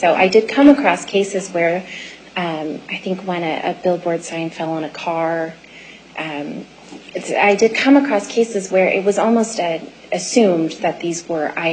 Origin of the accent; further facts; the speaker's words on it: Reno, Nevada, United States; but we don't necessarily have those up north, my hometown, Reno.